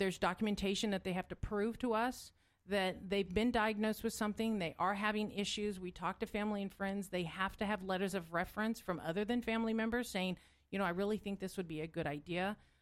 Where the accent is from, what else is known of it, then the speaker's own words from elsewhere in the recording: California, United States; moved away; Well, I'm originally, don't hold it against me, I'm originally from California. I got out as soon as I could, just saying.